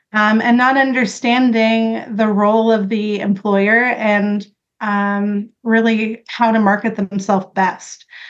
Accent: Canada; I am from Canada. I am first generation Canadian. So that means that my dad came over from Malta over here. So I'm the first generation.

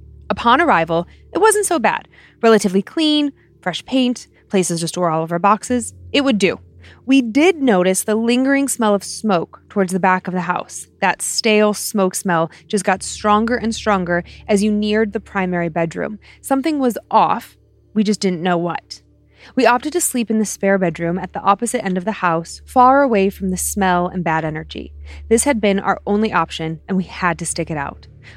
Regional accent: Tennessee, United States; now in Florida, United States; We're originally from Tennessee. We've lived here once before.

